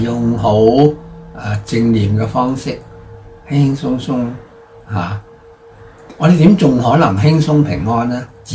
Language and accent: Cantonese; Hong Kong; 我哋身为香港人，死为香港鬼